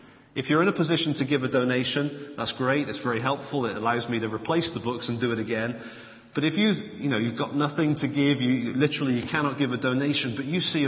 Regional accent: Bristol, South West England, United Kingdom; accent: Bristolian; also born or lived in United States; I grew up in Bristol, went to university in Bristol, and then spent a year on the OM ship and met an American, married an American, lived in America, studied in America, and came back sounding like it.

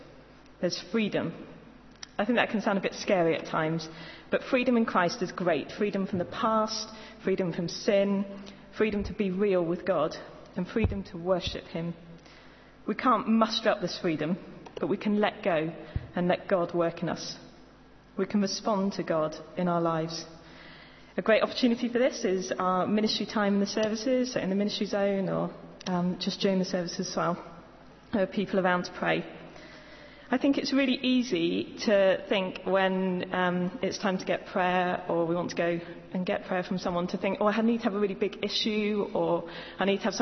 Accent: United Kingdom; I think especially being British.

